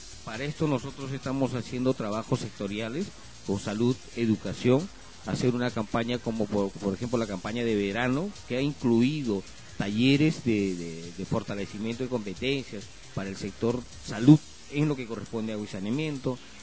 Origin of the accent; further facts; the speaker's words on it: Ica, Peru; nosotros, como peruanos y como personas de la región, como iqueños, chinchenos